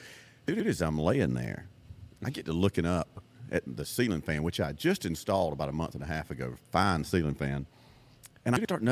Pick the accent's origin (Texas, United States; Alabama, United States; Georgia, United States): Alabama, United States; Opp; so growing up in Op, Alabama